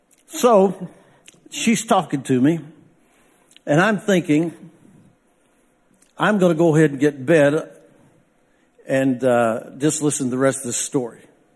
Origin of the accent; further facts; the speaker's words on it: Texas, United States; I'm from West Texas.